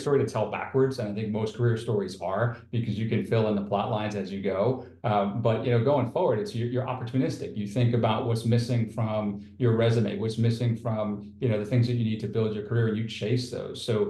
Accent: New York, United States; moved away as an adult; I moved down from New York 20 years ago, and it was a little tough back then, but now it is fantastic.

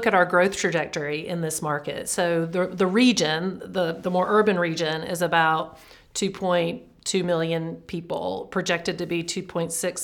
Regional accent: New Bern, North Carolina, United States; I mean, I grew up in New Bern, which is the eastern part of the state

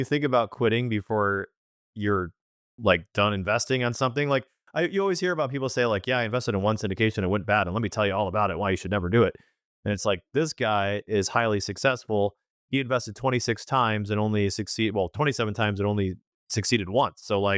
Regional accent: Michigan, United States; as a kid growing up in Michigan, I never actually went to a game where they won.

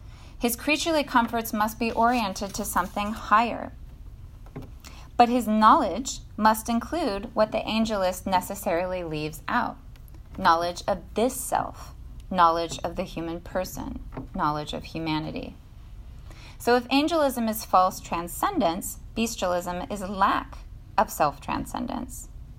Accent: Midwest, United States; born there; I'm a Midwesterner by birth

